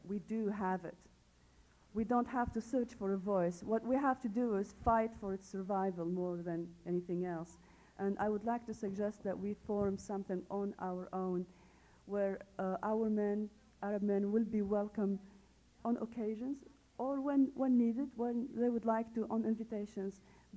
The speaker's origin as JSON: {"language": "English", "country": "Tunisia", "second_language": "English", "lives_now": "Seattle, United States", "said": "and went to school in North Africa. I'm Tunisian."}